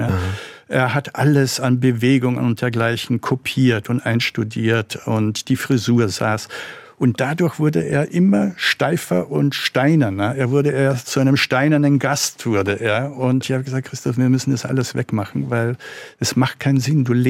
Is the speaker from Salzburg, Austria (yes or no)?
yes; Salzburg, Austria; ich komme ja aus Salzburg und das heißt, ich bin auch in diesem ländlichen und in diesem bergigen Raum ja aufgewachsen.